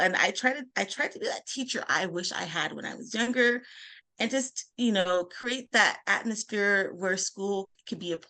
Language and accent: English; California, United States; Okay. Well, again, as Sarah said … I am from Southern California. I recently just left the classroom after 20 plus years.